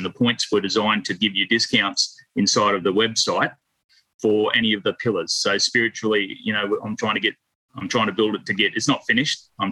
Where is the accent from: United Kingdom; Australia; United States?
Australia; I'm an Aussie by heart.